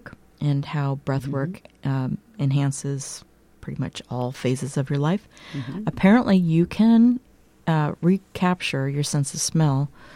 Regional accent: West Coast, United States; I was remembering that I had... really profound experience upon going back to my hometown. I had moved from the West Coast to the East Coast, and upon returning, I smelled the trees, and it just brought me right back to my childhood.

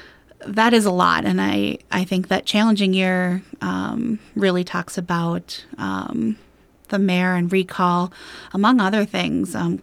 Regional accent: Malacca, Malaysia; I'm originally from Malacca, and Malacca does this every year.

